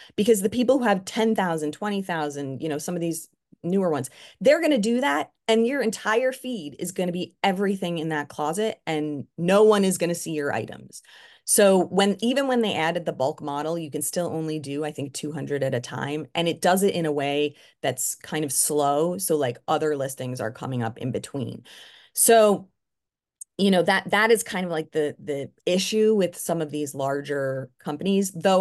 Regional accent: New York, United States; I'm a born complainer. I'm a Jew from New York, and like complaining is in my genetics.

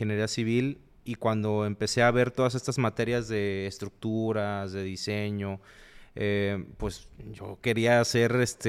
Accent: Tabasco, Mexico; Yo soy de Tabasco.

